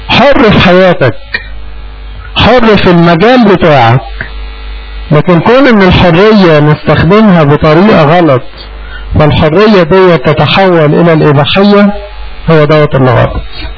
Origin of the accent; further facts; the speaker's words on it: Egypt; أنا إنسان مصري مولود في مصر وعايش في مصر والبيئة بتاعتي معروفة وأخلاقياتي معروفة